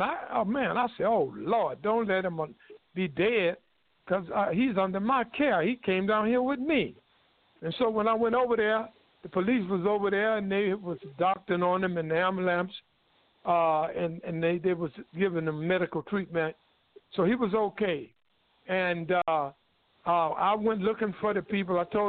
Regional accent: North Carolina, United States; And he came down to North Carolina, my home state, and worked with me for a while.

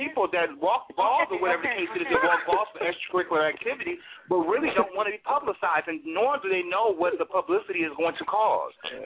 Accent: Washington, District of Columbia, United States; All over. D.C. originally.

